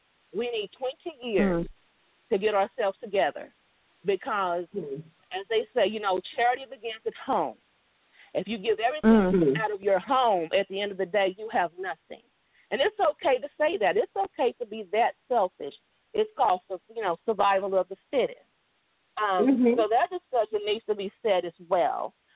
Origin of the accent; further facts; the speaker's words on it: Texas, United States; And I'm from Texas. So we get the brunt of it.